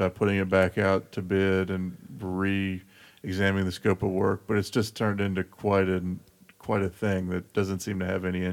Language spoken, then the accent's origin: English; Charlottesville, Virginia, United States; That I grew up in Charlottesville, and we actually came to Roanoke to get on a flight growing up